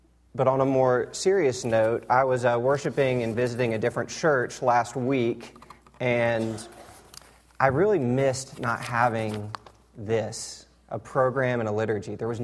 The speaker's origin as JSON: {"language": "English", "town": "Dallas", "region": "Texas", "country": "United States", "said": "I am from Dallas, Texas. I just started at SMU with RUF"}